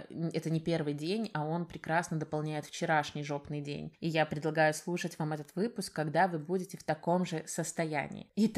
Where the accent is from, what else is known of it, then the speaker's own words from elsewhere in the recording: Minsk, Belarus; Я из Минска, из Белоруссии.